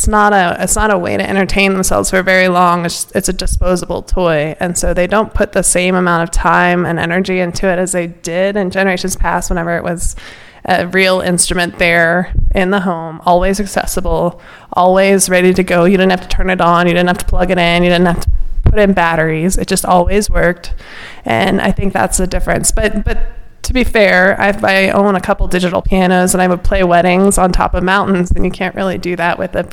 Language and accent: English; Durango, Colorado, United States; now in Silverton, United States; But I'm born and raised in Durango, which is about an hour south of here, but I've been up here in Silverton for 23 years.